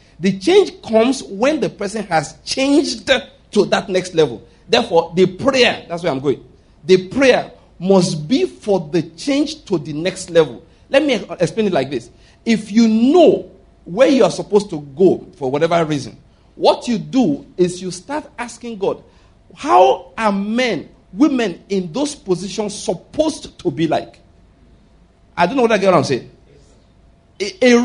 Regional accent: Nigeria; because I'm a Nigerian, I know what's going on in Nigeria right now.

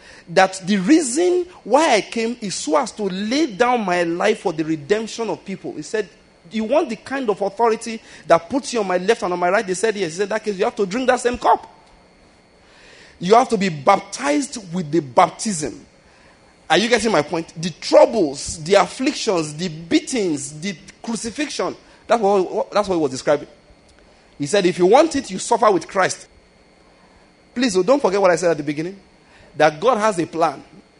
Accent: Nigeria; because I'm a Nigerian preacher. No, Nigerian preacher.

